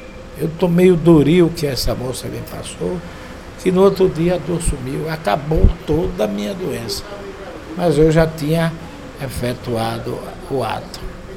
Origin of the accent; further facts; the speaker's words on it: Brazil; todo dia que o Vasco joga com o time do exterior, eu sou Vasco, porque eu sou brasileiro.